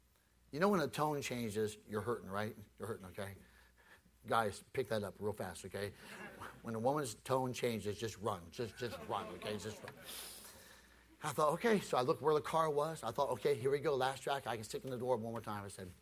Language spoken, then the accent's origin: English; India; now in United States; I know, being an Indian person, that he's got millions and millions of God.